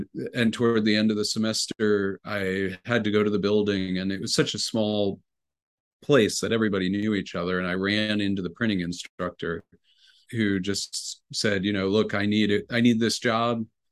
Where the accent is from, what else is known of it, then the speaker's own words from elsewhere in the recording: New York, United States; I grew up about 50 miles north of New York City in a tiny little town that was at the time was mainly a summer community for New Yorkers.